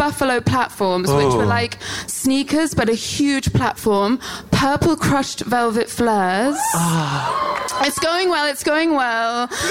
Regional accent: Camberwell, London, United Kingdom; I'm from South London.

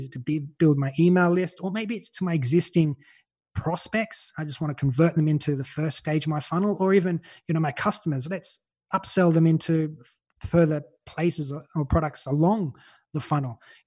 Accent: Australia; moved away as an adult; now in Malta; I'm Australian. You can probably tell by my voice, anyone that doesn't know me. But I'm living in Europe in a small country called Malta.

